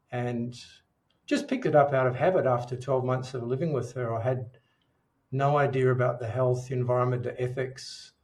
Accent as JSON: {"language": "English", "country": "New Zealand", "tie": "born or raised there", "moved": "yes", "lives_now": "Melbourne, Australia", "said": "I grew up in New Zealand. I live in Melbourne, Australia now. I've lived in four countries and six or seven cities"}